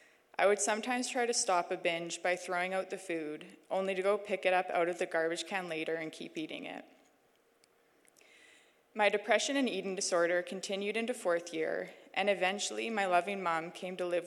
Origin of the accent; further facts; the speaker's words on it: Prince George, British Columbia, Canada; I was born and raised in Prince George in a loving Christian home with two older brothers.